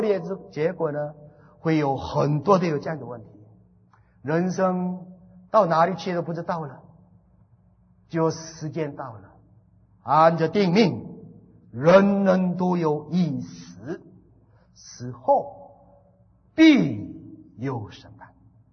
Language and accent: Chinese; Taiwan; 在韩国人是吃狗肉，我们台湾人是冬天吃狗肉，没有关系的。